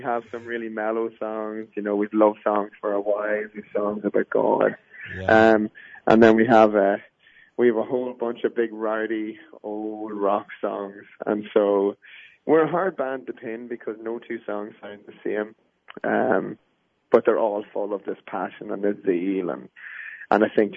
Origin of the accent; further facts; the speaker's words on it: Ireland; I grew up in Ireland, you know, Catholic family, very religious, traditional. I had a wonderful family, wonderful upbringing, lived in the countryside, little village of 30 people.